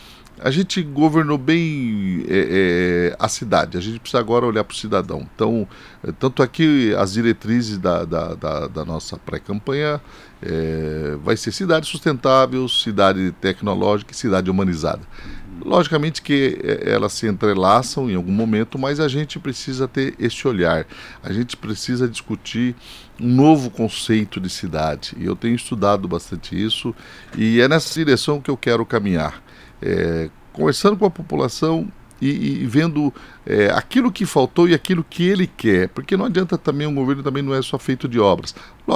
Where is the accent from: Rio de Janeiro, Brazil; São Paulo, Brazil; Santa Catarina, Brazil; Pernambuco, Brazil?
São Paulo, Brazil; Suzano; born there; eu nasci em Suzano, então eu falo com muita propriedade. Eu participo do movimento político de Suzano, da vida social e política, desde meus 16 anos.